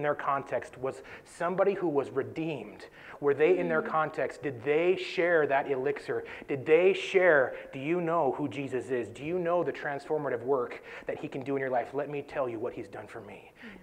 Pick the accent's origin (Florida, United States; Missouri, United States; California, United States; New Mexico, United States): California, United States; Sacramento; There was 87 people lost in the fires in Paradise in California, and we're from Sacramento, and so it kind of hit home for us.